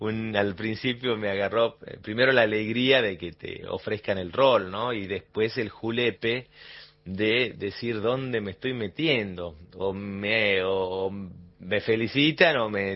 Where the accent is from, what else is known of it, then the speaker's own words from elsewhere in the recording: Salta, Argentina; Claro, soy de Salta y hago falta, dice el dicho.